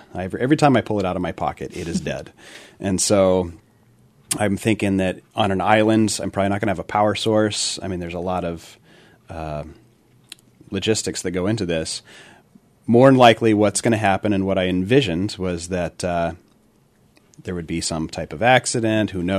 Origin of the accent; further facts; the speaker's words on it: Illinois, United States; also born or lived in Southern Oregon; I grew up in just outside of Chicago in Illinois, and then half of my upbringing is in Southern Oregon.